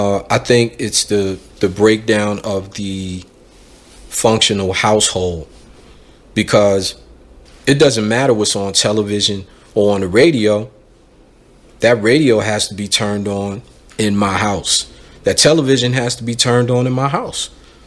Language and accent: English; Brooklyn, New York, United States; I'm saying it growing up in Bed-Stuy, I'm like, yeah, Brownsville was a different animal, right.